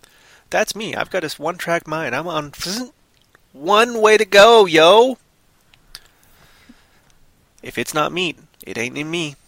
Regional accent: Canada; I'm a Canadian, eh?

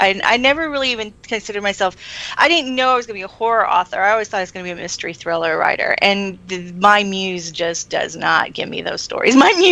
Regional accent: Texas, United States; Of course, I'm from Texas, so you know, pioneer spirit is still huge in Texas.

